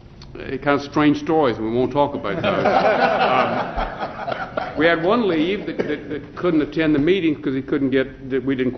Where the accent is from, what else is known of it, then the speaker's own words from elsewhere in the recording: Petersburg, Virginia, United States; I grew up in Petersburg.